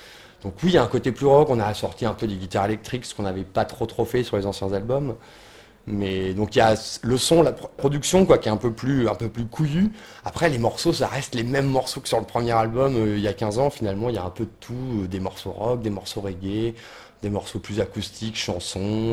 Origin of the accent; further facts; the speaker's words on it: Tours, Centre-Val de Loire, France; on s'est baladé toute une journée chez nous à Tours